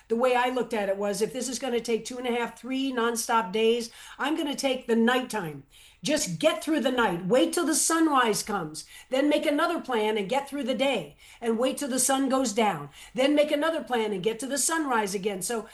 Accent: Florida, United States; Well, for me, I grew up in Southern Florida, right down the road from Miami.

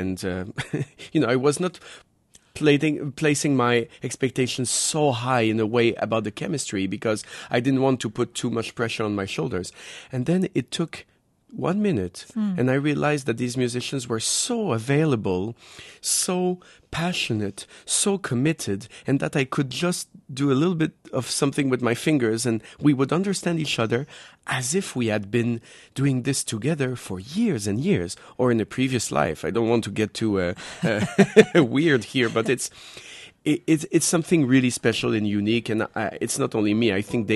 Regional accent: Canada; all the orchestras in my home country, Canada

